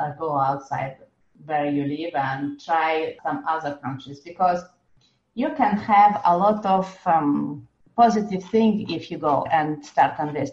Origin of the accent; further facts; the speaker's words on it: France; You know, I'm it's my home country.